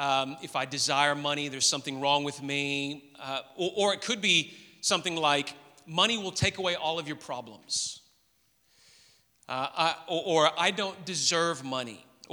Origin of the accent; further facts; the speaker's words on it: Memphis, Tennessee, United States; Because I grew up in a somewhat wealthier suburb of Memphis, where in the city I grew up in Tennessee